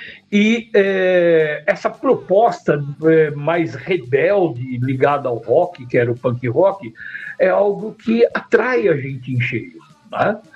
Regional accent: Mauá, São Paulo, Brazil; also born or lived in São Bernardo do Campo; Na verdade, eu nasci em São Paulo, porque o hospital onde eu nasci era em São Paulo, no Cambuci, mas eu sempre morei em Mauá, né? Uhum. Até meus 35 anos. Depois eu mudei para São Bernardo, que também é ABC

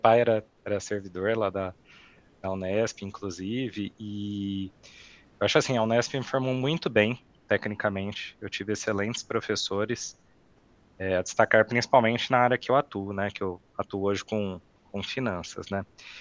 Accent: Jaboticabal, São Paulo, Brazil; Eu sou de Jaboticabal, né?

